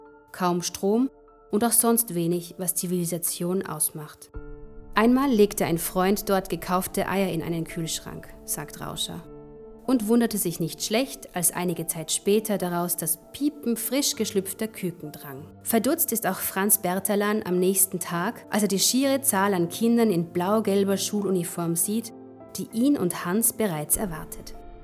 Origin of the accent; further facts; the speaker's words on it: South Sudan; In meiner Heimat Südsudan trifft das von 12 Millionen Einwohnern wohl auf genau 20 Menschen zu.